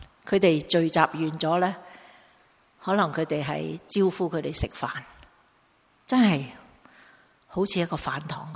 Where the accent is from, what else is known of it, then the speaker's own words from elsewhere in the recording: Hong Kong; 知道我在香港来，他很开心。